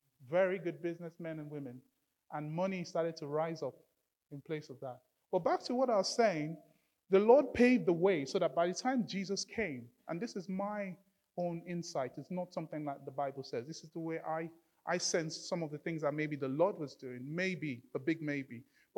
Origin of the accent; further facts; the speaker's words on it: Lagos, Nigeria; So I was born and raised in Lagos. That's 3,000 miles away.